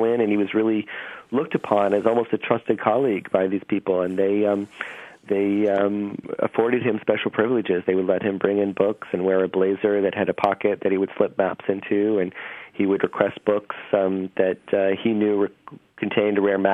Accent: New England, United States; I'm from New England, and so I would look at these maps from New England and just see the attention to detail and how they depicted parts of the area that I was from.

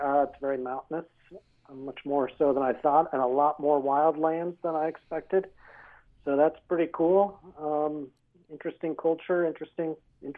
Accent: Durango, Colorado, United States; I was born and raised there in Durango, and actually my ancestors go back quite a ways.

